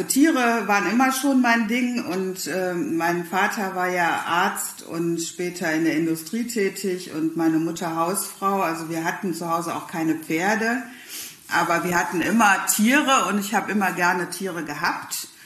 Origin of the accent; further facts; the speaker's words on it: Remscheid, North Rhine-Westphalia, Germany; Also ich komme ja aus Remscheid, ich habe damals in Remscheid gewohnt.